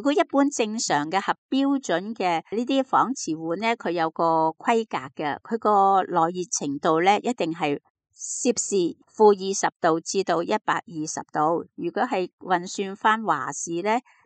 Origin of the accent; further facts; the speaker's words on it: Hong Kong; 系啊，我哋香港用发泡胶噶嘛